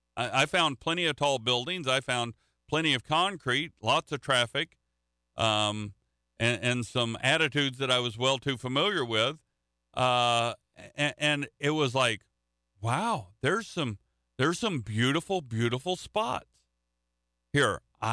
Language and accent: English; Central United States, United States; I'm not from the Northeast. I'm from the central part of the United States.